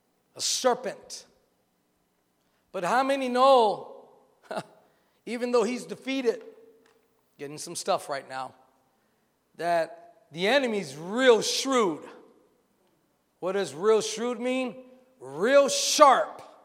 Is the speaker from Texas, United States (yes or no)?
yes; Texas, United States; English is a second language; I'm from Texas, and I used to play with snakes not knowing if they were venomous or not venomous.